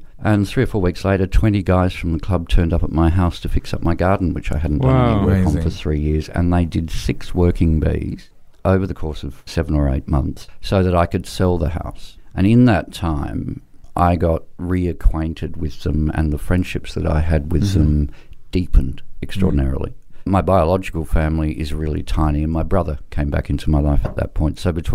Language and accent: English; South Australia, Australia; Because I grew up in South Australia.